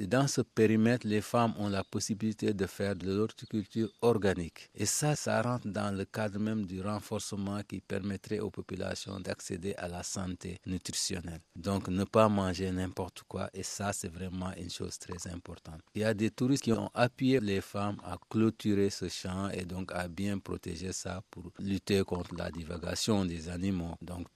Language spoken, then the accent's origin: French; Djilor Djidjak, Fatick, Senegal; born there; Je suis né à Dilor Djidjak, le village du président Senghor.